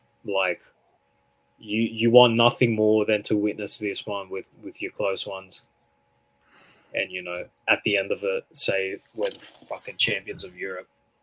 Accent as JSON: {"language": "English", "country": "Australia", "said": "We're just fans from Australia that want to talk, spread the word of Olympiacos, bring the Aussie Olympiacos fans together."}